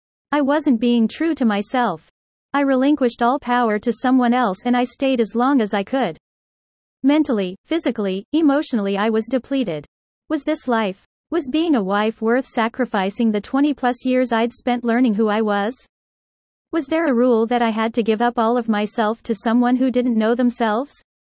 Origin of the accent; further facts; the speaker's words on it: Memphis, Tennessee, United States; I grew up in the South, Memphis, Tennessee, a part of the Bible Belt.